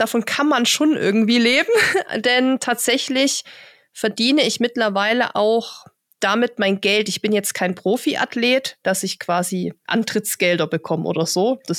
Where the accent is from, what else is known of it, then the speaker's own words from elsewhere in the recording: Saxony, Germany; also born or lived in Northern Germany; Bin damals auch aus München hierher gezogen. Komme ursprünglich aber aus Sachsen. Das wird man vielleicht auch immer mal wieder hören, wenn ich hier spreche. Also ich komme eigentlich aus dem Mittelgebirge